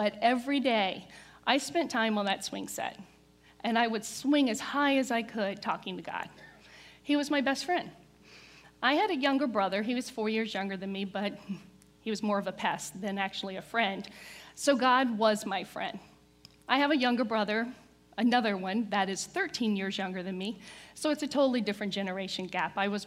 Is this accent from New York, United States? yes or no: no; Lynchburg, Virginia, United States; I started working at a local grocery store in Lynchburg, and because we're from Southern Virginia.